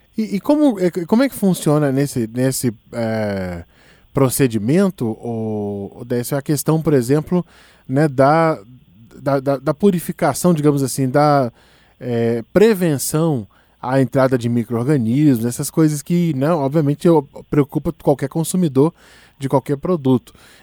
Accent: Minas Gerais, Brazil; eu sou mineiro, né? Não posso falar nada, né? Queijo é muito bom.

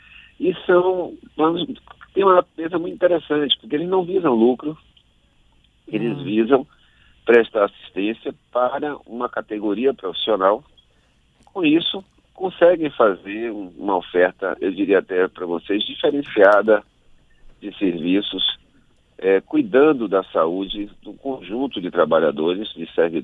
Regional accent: Salvador, Bahia, Brazil; eu sou de Salvador, eu sou servidor da Universidade Federal da Bahia.

